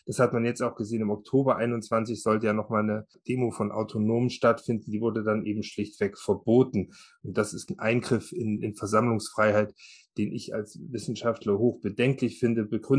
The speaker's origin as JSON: {"language": "German", "town": "Leipzig", "region": "Saxony", "country": "Germany", "said": "Also ich als Leipziger erinnere mich an Krawallszenen auf dem Leipziger Markt"}